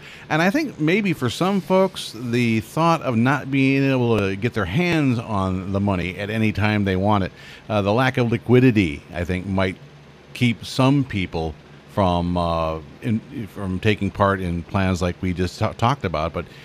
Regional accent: Clinton, Iowa, United States; my hometown being Clinton, Iowa, right on the Mississippi River.

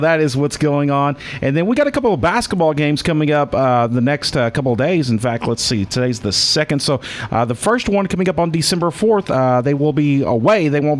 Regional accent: Oklahoma City, Oklahoma, United States; because I'm originally from Oklahoma City.

